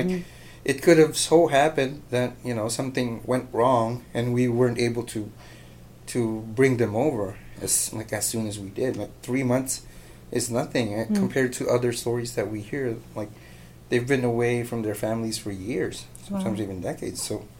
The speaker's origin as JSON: {"language": "English", "country": "Philippines", "tie": "born or raised there", "second_language": "English", "said": "growing up in the Philippines, like Philippines is all summer"}